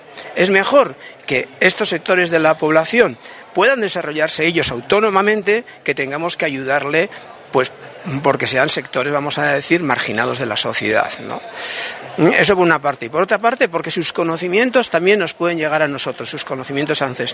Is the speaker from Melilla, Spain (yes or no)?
no; Basque Country, Spain; first language Basque; Spanish is a second language; soy de una comunidad europea que es la del País Vasco. Yo también hablo una lengua muy distinta del castellano, que es mi lengua materna, mi primera lengua, la que me enseñaron en mi familia.